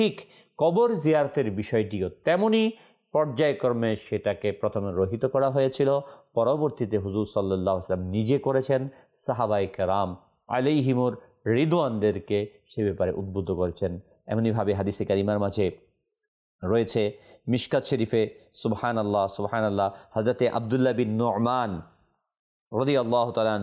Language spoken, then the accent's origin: Bangla; Munshiganj, Dhaka Division, Bangladesh; now in Dhaka, Bangladesh; আমি আমার বাড়ি মুন্সীগঞ্জ, আমি ঢাকাতে অবস্থান করি